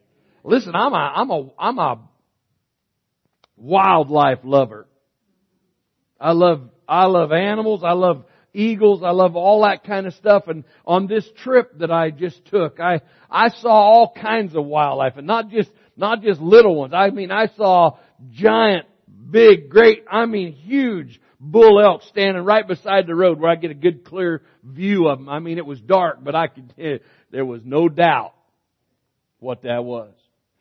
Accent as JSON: {"language": "English", "town": "Myrtle Creek", "region": "Oregon", "country": "United States", "tie": "born or raised there", "said": "for Myrtle Creek, Oregon, my hometown, I'm believing God wants to do something great here."}